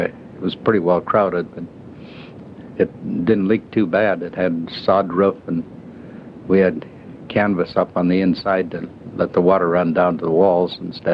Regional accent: Everett, United States; I had a friend from my hometown of Everett

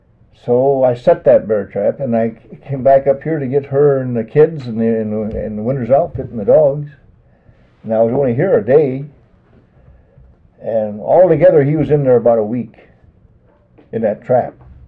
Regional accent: Barnum, Minnesota, United States; born there; I was born in Barnum, Minnesota.

